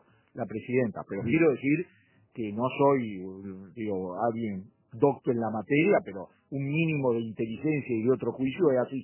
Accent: Uruguay; los primeros que vamos a salir a pelear porque se suspendan las obras y hay contaminación somos los uruguayos

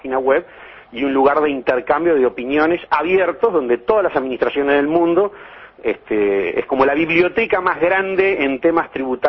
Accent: Uruguay; y ahora hablo como uruguayo

